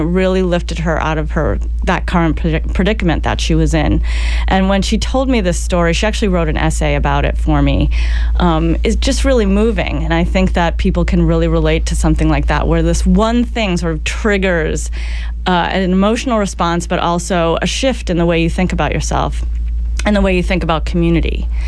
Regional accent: Brockton, Massachusetts, United States; I am indeed. I grew up in Brockton. I was born and raised there.

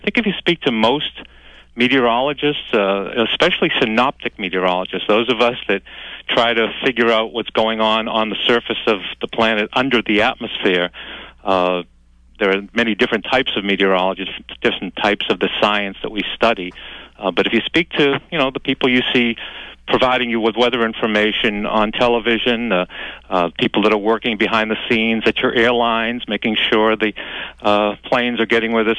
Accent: Boston, Massachusetts, United States; I grew up in Dorchester and went to a lot of different types of schools back in the 60s, because Dorchester and Boston in the 60s was going through some very turbulent times.

